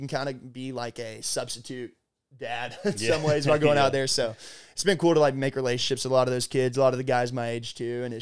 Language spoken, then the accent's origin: English; Georgia, United States; I grew up in Effingham County, Georgia. So it's about 45 minutes.